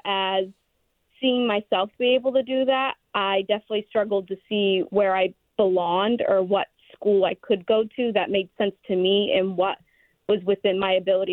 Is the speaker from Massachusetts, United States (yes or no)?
no; Old Town, Maine, United States; Luckily, I grew up in the Old Town area